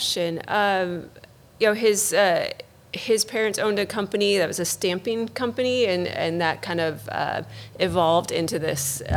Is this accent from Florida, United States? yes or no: no; Michigan, United States; I grew up in Michigan.